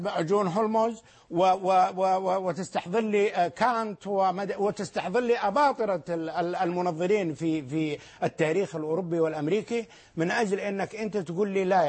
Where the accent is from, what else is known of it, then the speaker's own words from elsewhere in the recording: Saudi Arabia; لا، ليست دول إسلامية بالمفهوم الذي عندنا في المملكة العربية السعودية